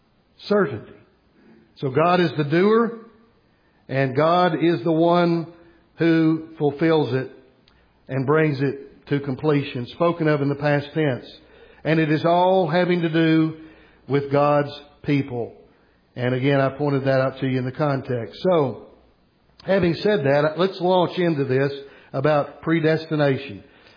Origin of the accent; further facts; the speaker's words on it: Bristol, Tennessee, United States; I'm glad I grew up in Fairmount, by the way. I'm glad the Lord put me in Fairmount in Bristol, Tennessee.